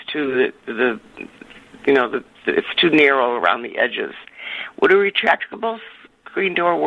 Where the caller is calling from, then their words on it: West Bend, Wisconsin, United States; West Bend.